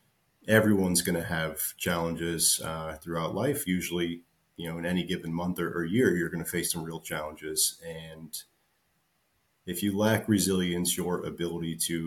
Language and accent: English; Florida, United States; So I grew up in South Florida, as I mentioned, and, you know, golf is everywhere.